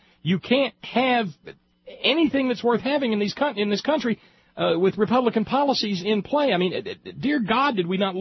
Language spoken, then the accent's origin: English; Alabama, United States; And I wasn't going to drop that on you because I'm from Alabama.